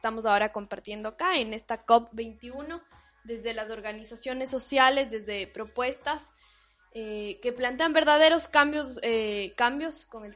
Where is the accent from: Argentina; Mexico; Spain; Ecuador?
Ecuador; de Ecuador